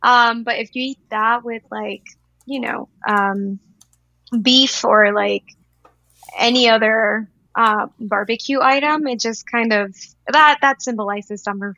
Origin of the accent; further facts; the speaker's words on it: La Paz, Bolivia; English is a second language; So, I am from Bolivia, from La Paz, and the summers in La Paz are very dry.